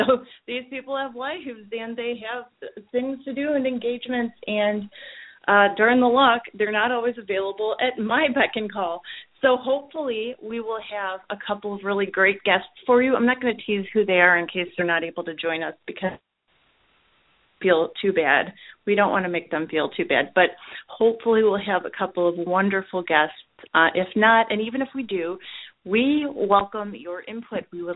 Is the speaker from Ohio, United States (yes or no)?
no; Chicago, Illinois, United States; And we will be talking about what he needs to win Illinois this coming week at my home state. I'm from the Chicago area